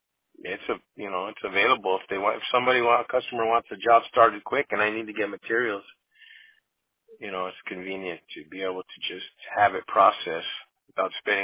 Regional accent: Oxnard, California, United States; well, I'm from Oxnard, so that's just

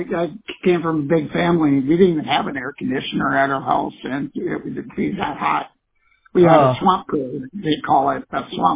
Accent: Scottsdale, Arizona, United States; Actually, I grew up in Scottsdale, Arizona. Actually, that's where I grew up.

